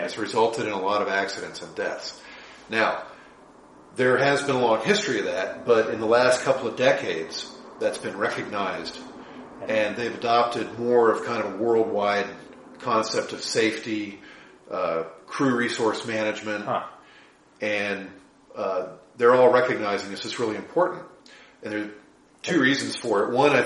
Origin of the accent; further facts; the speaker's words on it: United States; So yeah, we're in this kind of privileged position as Americans.